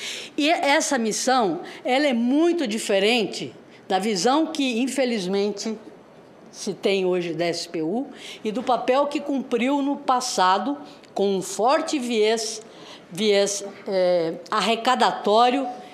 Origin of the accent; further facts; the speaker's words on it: Santos, São Paulo, Brazil; venho de uma cidade, de Santos